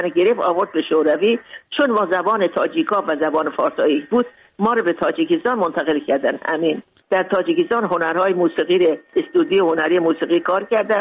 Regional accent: Mashhad, Razavi Khorasan, Iran; born or raised there

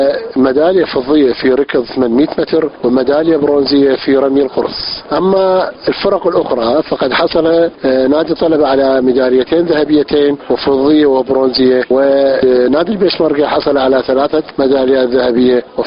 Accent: Iraq; عندنا بالعراق

